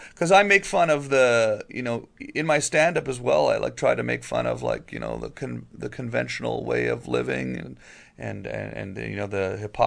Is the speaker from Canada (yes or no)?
yes; Canada; And as a Canadian, it's easier for me to know.